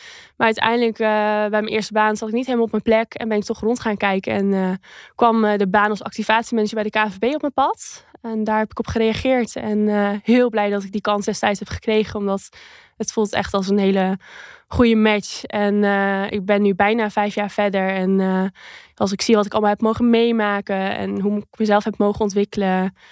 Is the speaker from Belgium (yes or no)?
no; Friesland, Netherlands; ik kom uit Friesland, ben best wel nuchter